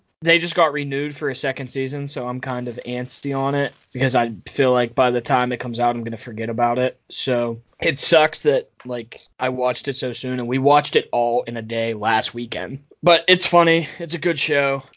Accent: Pittsburgh, Pennsylvania, United States; Bro, I'm from Pittsburgh. You get that bitch scrambled or dippy.

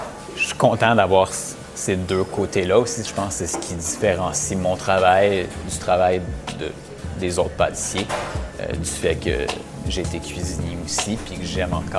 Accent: Laval, Quebec, Canada; Donc, je suis originaire de Laval des Rapides. Donc, mes parents étaient les deux enseignants.

